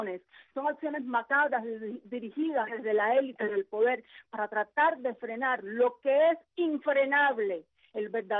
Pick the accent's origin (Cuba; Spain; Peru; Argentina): Cuba; todos somos cubanos